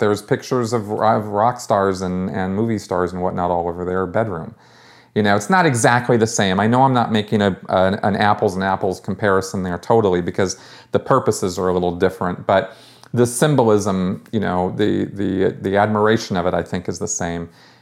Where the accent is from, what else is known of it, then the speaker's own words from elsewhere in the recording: Pasadena, California, United States; I grew up in Scientology, right? When I was, 5 years old, when I was 6 years old in Pasadena, my parents were involved with Scientology.